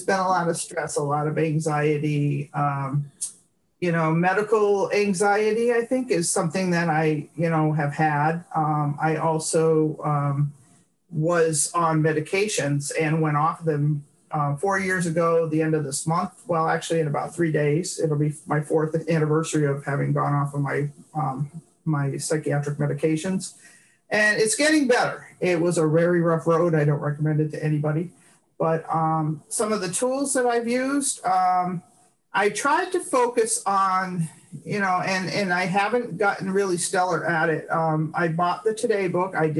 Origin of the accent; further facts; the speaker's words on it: Massachusetts, United States; I'm from Massachusetts. And it's the home of Jon Kabat-Zinn.